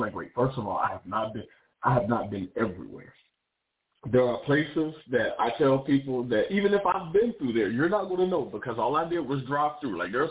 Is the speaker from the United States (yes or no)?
yes; the Carolinas, United States; She's from the Carolinas. I'm from the Carolinas. There's some Southern in us.